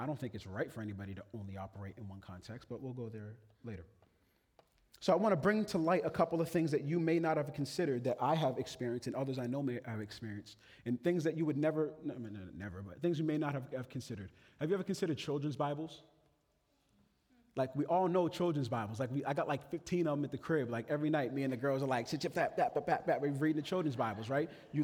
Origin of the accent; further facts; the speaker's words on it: Boston, Massachusetts, United States; So I'm from Boston, right?